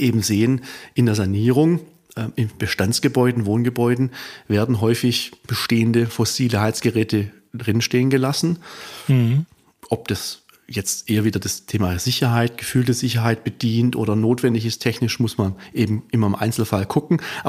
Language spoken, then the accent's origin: German; Baden-Württemberg, Germany; als Schwabe